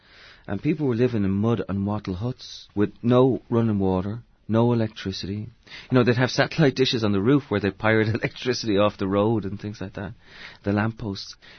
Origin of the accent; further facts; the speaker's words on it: Ireland; when I was a kid growing up in Ireland